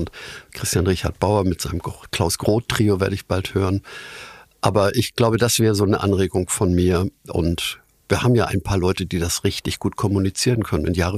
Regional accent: Hamburg, Germany; weil ich irgendwie als Hamburger natürlich mich mitgefreut habe.

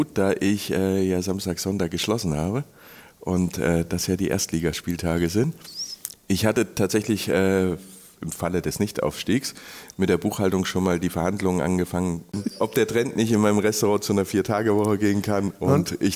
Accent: Thuringia, Germany; Tatsächlich komme ich aus Thüringen

